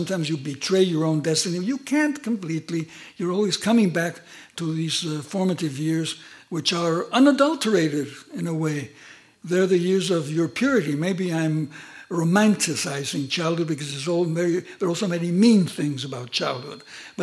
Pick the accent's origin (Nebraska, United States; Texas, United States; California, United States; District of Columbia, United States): District of Columbia, United States; Washington; also born or lived in Santiago, Chile / Buenos Aires, Argentina; I was the son of a diplomat and I grew up in many parts of the world. I grew up in Washington, in Santiago de Chile, in Buenos Aires.